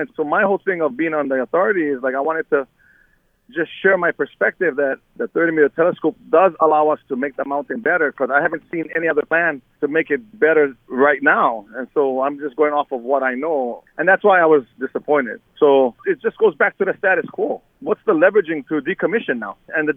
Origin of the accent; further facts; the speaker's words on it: Hawaii, United States; I'm a Hawaiian, too.